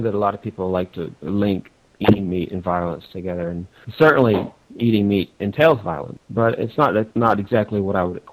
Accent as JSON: {"language": "English", "town": "Pasadena", "region": "Texas", "country": "United States", "tie": "born or raised there", "said": "You know, I grew up in and around Pasadena, Texas, which is where that movie, The Urban Cowboy, was filmed."}